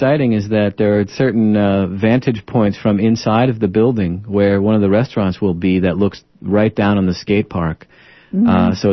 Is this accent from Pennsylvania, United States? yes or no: yes; Pennsylvania, United States; now in Portland, United States; So to start, yes, I am from Pennsylvania. I did come out to Oregon. I attended college at Eastern Oregon University.